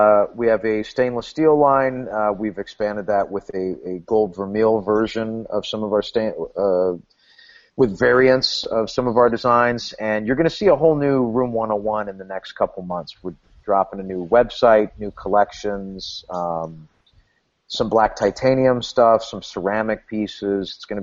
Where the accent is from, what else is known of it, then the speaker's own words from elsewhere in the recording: California, United States; Is it because I'm from California, you ask me?